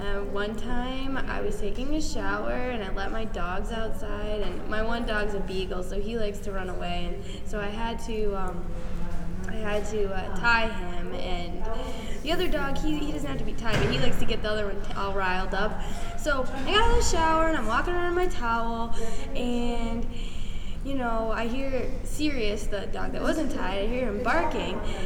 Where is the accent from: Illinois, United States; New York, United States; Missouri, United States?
New York, United States; Panama; Panama, New York.